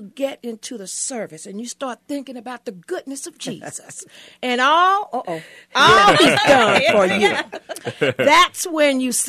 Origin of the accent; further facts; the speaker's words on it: Virginia, United States; I was brought up also. I'm from Virginia.